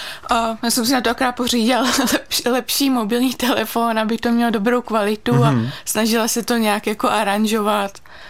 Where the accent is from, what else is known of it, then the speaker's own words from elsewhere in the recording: Pardubice Region, Czechia; No tak já pocházím z Chrudimska, takže to byla jasná volba